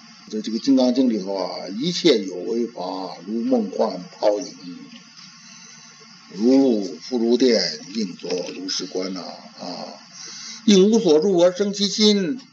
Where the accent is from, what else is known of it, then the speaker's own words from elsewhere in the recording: Tibet, China; 那跟我们西藏人不一样啊